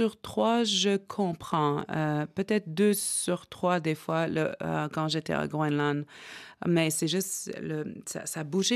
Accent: Quebec, Canada; first language Inuktitut; French is a second language; moi, qui est aux régions du Nunavik, au Grand Nord québécois, on a encore vraiment notre langue, finalement, et c'est notre première langue, c'est la première langue qu'on parle.

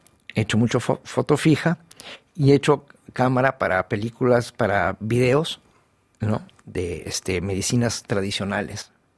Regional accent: Mexico; accent: Mexican; Sí, soy muy mexicano.

